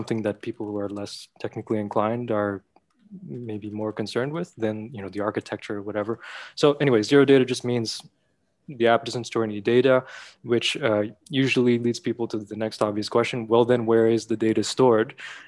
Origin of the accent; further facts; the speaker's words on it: Canada; now in Brazil; I am in Brazil right now, but I'm actually Canadian. So technically my home base is in Montreal, but I've been traveling a lot last few years. So I've been out of the country.